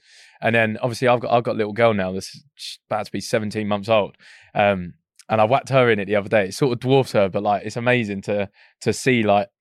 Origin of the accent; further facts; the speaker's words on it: Romford, London, United Kingdom; I am a man from Romford that uploads YouTube videos. That's what I am.